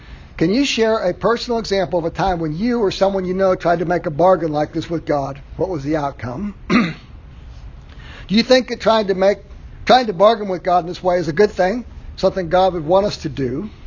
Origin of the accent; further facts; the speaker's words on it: Ireland; A name is near and dear to my heart, being an Irishman.